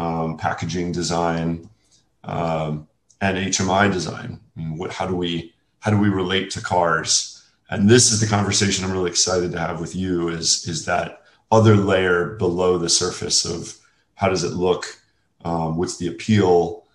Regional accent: New Orleans, Louisiana, United States; I was raised in New Orleans, Louisiana, and this was about the year we had the big hurricane, 2005, 2006.

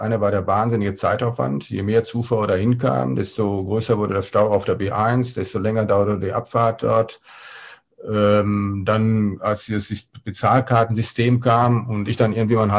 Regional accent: North Rhine-Westphalia, Germany; now in Münster, Germany; Ich komme ja aus dem Ruhrgebiet, aber ich muss schon sagen, dass mein Herz heute sehr an Münster und am Münsterland hängt.

